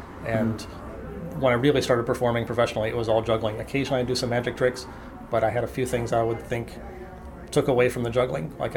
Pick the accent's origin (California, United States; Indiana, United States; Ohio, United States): Ohio, United States; I was not. I grew up in Ohio.